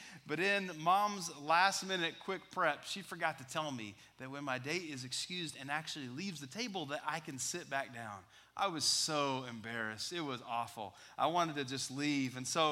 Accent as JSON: {"language": "English", "region": "Texas", "country": "United States", "tie": "born or raised there", "said": "I was a freshman in high school growing up in West Texas"}